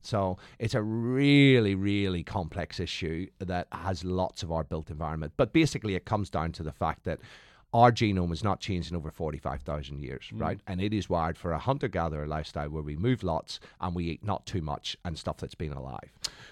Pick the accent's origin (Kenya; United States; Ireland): Ireland; I'm Irish, ex-military.